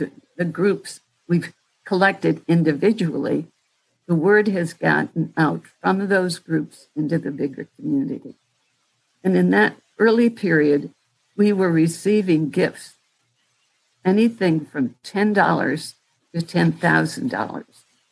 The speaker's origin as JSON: {"language": "English", "town": "Akron", "region": "Ohio", "country": "United States", "tie": "born or raised there", "also_born_or_lived": "Cleveland", "said": "First group was a group of five Greek Orthodox Christian churches in Cleveland and Akron, my hometown and my place of birth."}